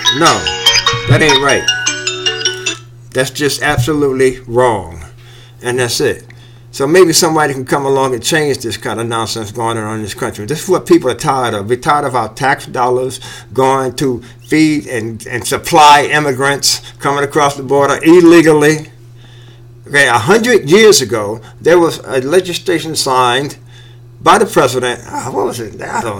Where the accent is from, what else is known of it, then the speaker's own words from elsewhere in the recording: United States; for me as an American.